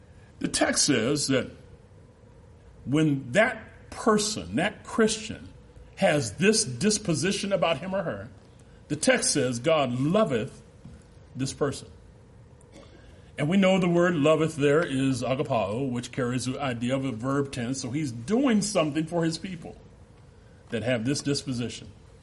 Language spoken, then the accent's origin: English; Seattle, Washington, United States; also born or lived in Portland, United States / Riverside, United States / Oklahoma City, United States / Chicago, United States; I'm originally from Seattle, by the time I was 14, I lived in Portland, Oregon, Rubidoux, California, Riverside, California, Oklahoma City, back to Riverside, back to Seattle, back to Oklahoma, to Chicago by 14 years of age.